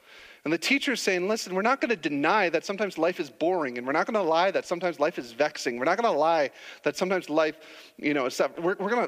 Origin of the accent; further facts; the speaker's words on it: United States; now in Canada; I'm American